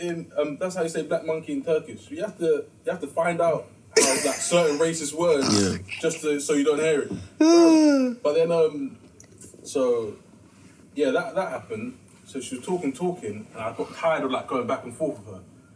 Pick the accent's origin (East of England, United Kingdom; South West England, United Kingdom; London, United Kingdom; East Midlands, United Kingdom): London, United Kingdom; I'm born and raised in North London. Like, that's predominantly Turkish, Greek